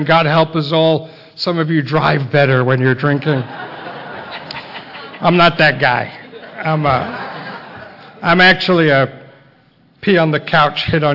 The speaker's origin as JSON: {"language": "English", "town": "Las Vegas", "region": "Nevada", "country": "United States", "said": "I am from Las Vegas, and my home group is Connect the Dots."}